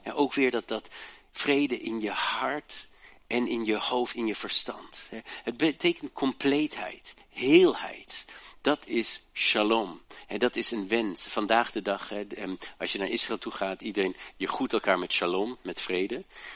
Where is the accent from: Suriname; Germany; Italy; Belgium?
Germany; nog in de oorlog geboren, de Tweede Wereldoorlog. Ik moet zeggen, ik ben opgegroeid in Duitsland